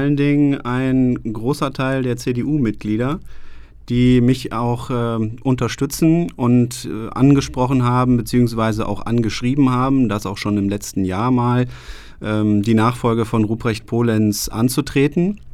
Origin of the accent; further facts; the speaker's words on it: Münster, North Rhine-Westphalia, Germany; Und wir sind eine Münsteraner Familie. Wir haben hier gebaut und eine Familie gegründet